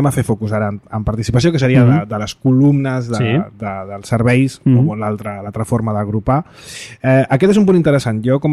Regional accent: Barcelona, Catalonia, Spain; Jo que soc de Sant Andreu, que t'he teixit de barri fort

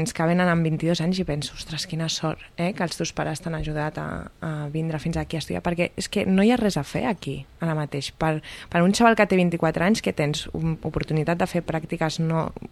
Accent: Barcelona, Catalonia, Spain; Jo dic que soc de Barcelona.

